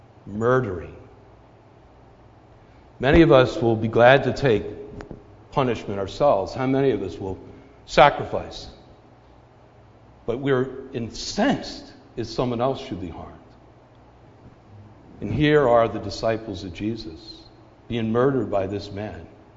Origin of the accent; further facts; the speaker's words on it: Pennsylvania, United States; I'm from Missouri. Actually, I'm from Pennsylvania.